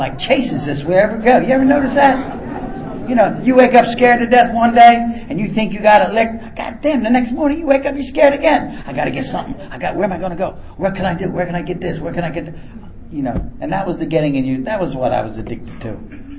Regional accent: East Coast, United States; I was the kid from the East Coast, and they were all from the West Coast.

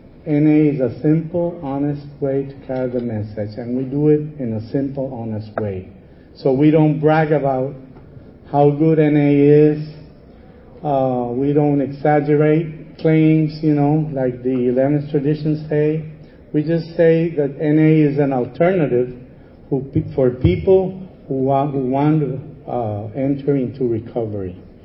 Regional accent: San Juan, Puerto Rico; And I'm some from San Juan, Puerto Rico.

